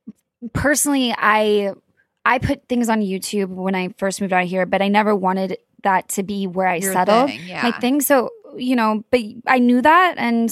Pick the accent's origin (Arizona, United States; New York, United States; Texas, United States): Texas, United States